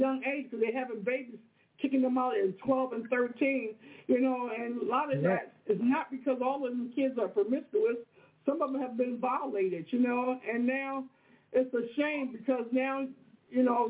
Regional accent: Baltimore, Maryland, United States; I'm originally from Baltimore. I'm a native, and I kind of left because it was crazy then.

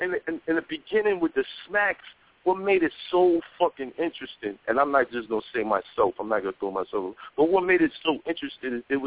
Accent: Brooklyn, New York, United States; Look, man, I'm from Brooklyn. I'm from Brooklyn

